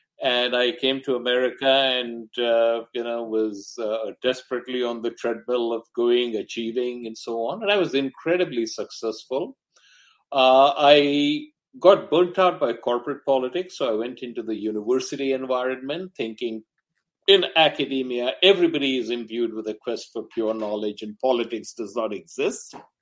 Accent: Mumbai, Maharashtra, India; born there; also born or lived in Delhi / Kolkata / Yangon, Myanmar / Ahmedabad; I was born in Bombay, now Mumbai. And I had my early education all over North India because my father was in the government service. So we traveled quite a bit, but I had my early education in Delhi, Calcutta, Rangoon in Burma, Ahmedabad. And I grew up a Hindu

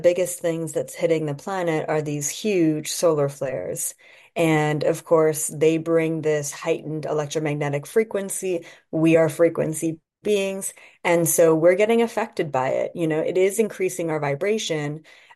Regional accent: Canada; I'm Canadian, so my family's here.

